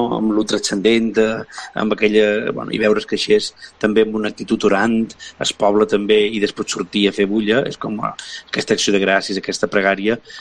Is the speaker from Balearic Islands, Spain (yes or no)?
yes; Es Castell, Balearic Islands, Spain; que és el meu poble, és qui he viscut sempre